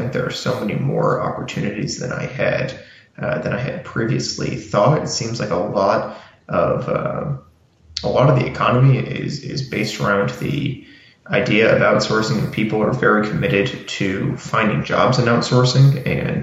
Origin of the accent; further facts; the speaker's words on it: Massachusetts, United States; It actually kind of felt like my hometown in Massachusetts, kind of a similar feel.